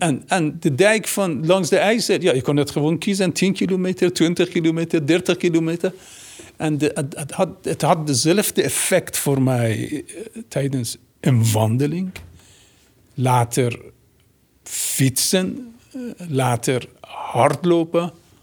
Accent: Tehran, Tehran Province, Iran; Dutch is a second language; now in Netherlands; Ik kwam uit Teheran, stel je voor, op dat moment. In een stad met zo'n 20 miljoen bewoners en misschien 5 miljoen Ayatollahs, 50 miljoen auto's.

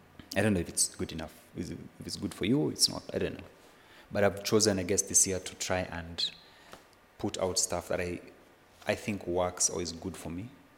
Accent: Kenya; it's this podcast sort of becomes me championing what it means for me being a Kenyan.

